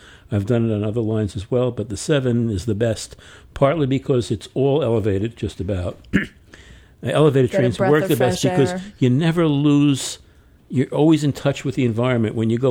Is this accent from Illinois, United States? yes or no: no; New York, United States; I grew up in New York. I was out of New York for 14 years. I came back in the 70s at the low point